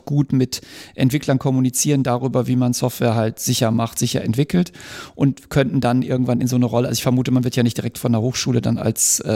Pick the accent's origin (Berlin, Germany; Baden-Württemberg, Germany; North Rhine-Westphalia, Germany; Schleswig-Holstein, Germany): North Rhine-Westphalia, Germany; Also ich komme aus dem Ruhrgebiet